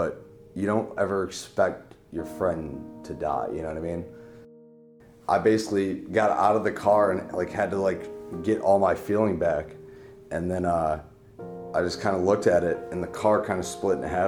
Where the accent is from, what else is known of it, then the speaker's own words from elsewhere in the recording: Westland, Michigan, United States; I am from Westland, Michigan.